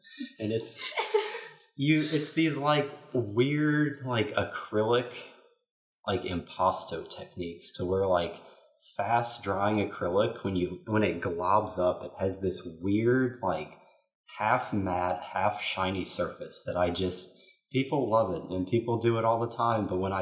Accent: Kentucky, United States; So I thought about this question because I am from Kentucky.

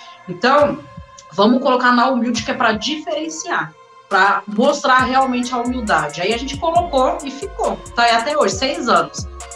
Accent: São Paulo, Brazil; Eu sou daqui de Itaquera. Itaquera, Zona Leste.

